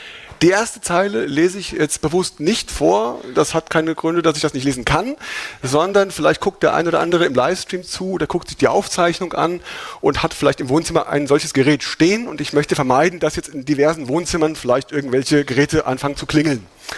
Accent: Hesse, Germany; accent: Hessian; ich komme aus Hessen.

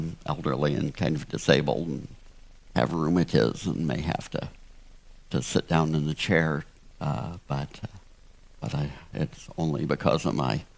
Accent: United States; I personally am in on this. I'm an American.

